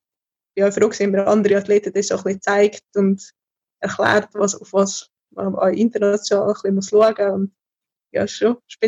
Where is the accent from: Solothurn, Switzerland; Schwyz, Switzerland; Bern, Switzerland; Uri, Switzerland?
Uri, Switzerland; Schattdorf; born there; Also ich bin in Schattdorf geboren und ja. Das ist ein wunderschöner Kanton Uri.